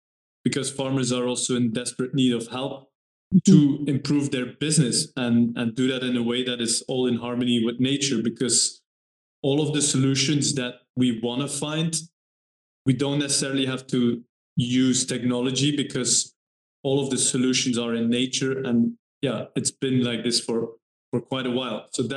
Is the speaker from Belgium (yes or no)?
yes; Belgium; also born or lived in Germany; I'm originally from Belgium, but I lived some time in Germany.